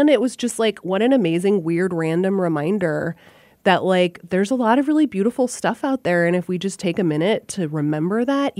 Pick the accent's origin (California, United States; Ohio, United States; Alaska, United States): Alaska, United States; Fairbanks; Which is a lot, Fairbanks, Alaska.